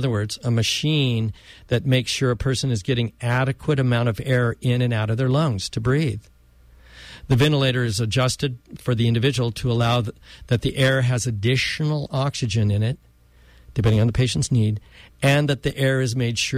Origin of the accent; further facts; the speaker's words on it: Chico, California, United States; I was born and raised here in Chico